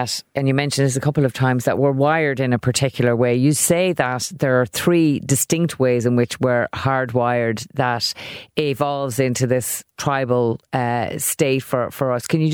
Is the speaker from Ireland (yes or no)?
yes; Ireland; maybe it's because we're from Ireland.